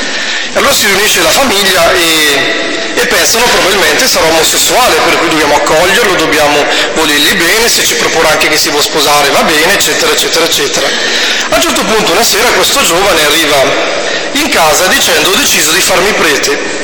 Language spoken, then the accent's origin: Italian; Lombardy, Italy; Dalle mie parti, nella Bergamasca, si dice sempre bello avere il figlio del prete quando è il figlio della mia vicina.